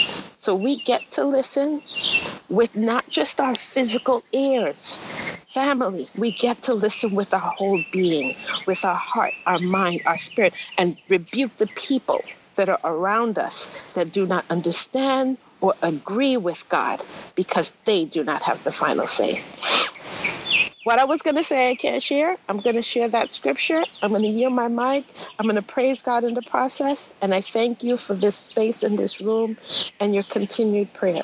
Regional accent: New York, United States; I run an urban farm in Maryland. I'm a New Yorker that lives in Maryland.

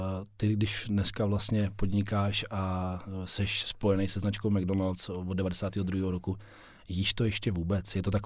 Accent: Pardubice, Pardubice Region, Czechia; že my vlastně jsme oba od Pardubic

